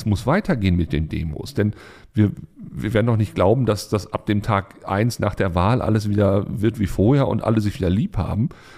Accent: Hamburg, Germany; da wollen wir als Hamburger doch sagen

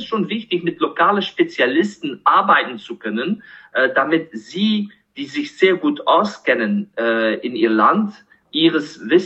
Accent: Kinshasa, DR Congo; moved away as an adult; weil ich aufgewachsen bin in Kinshasa, Zaire, was jetzt heutzutage als die Demokratische Republik Kongo bekannt ist. Aber ich habe von 1978 bis 1989 in Kinshasa gelebt.

